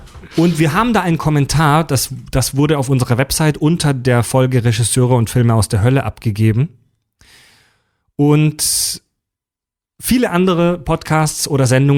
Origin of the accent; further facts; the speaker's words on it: Kieselbronn, Baden-Württemberg, Germany; also born or lived in Mühlacker; Ich bin geboren in Mühlacker, also ich bin gebürtig offiziell Schwabe, bin halt zwar aufgewachsen in der Nähe von Pforzheim in Kieselbronn. Also ich bin eigentlich ein Badener.